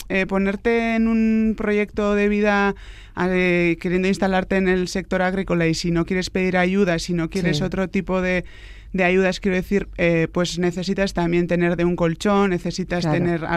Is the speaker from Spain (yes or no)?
yes; Andoain, Basque Country, Spain; Yo soy de Andoain, de Guipúzcoa